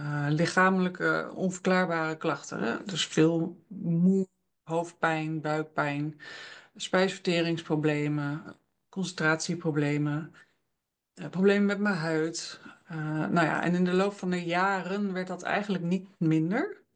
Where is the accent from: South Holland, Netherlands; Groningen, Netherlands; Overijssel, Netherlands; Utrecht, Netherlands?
Utrecht, Netherlands; Geboren en getogen in Utrecht. Ik kom uit een gezin waar mijn vader had een fietsenwinkel. Dus ik ben boven de fietsen opgegroeid.